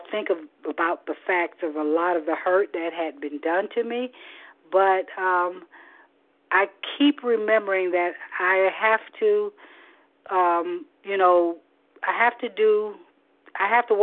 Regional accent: Florida, United States; I am from Florida, Eastern Standard Time.

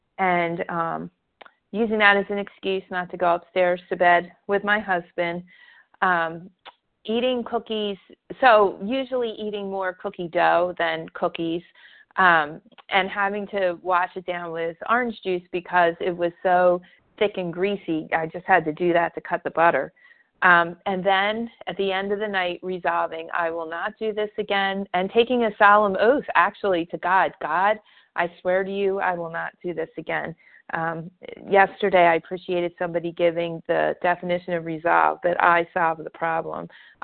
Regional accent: New Jersey, United States; I'm from New Jersey, and I'm a grateful recovering compulsive overeater.

